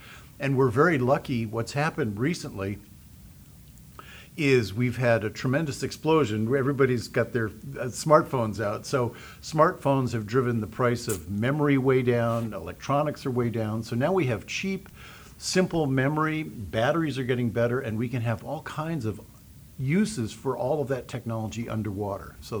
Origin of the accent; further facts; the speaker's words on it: Marion, Massachusetts, United States; I grew up here in Marion, just down the bay, little further commute.